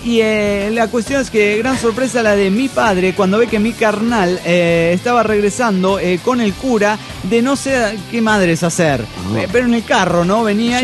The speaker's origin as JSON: {"language": "Spanish", "town": "Cancún", "region": "Quintana Roo", "country": "Mexico", "said": "de Cancún, Quintana Roo."}